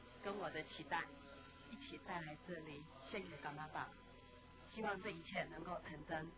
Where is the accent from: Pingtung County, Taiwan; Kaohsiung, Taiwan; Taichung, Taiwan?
Taichung, Taiwan; 我是从台湾的台中。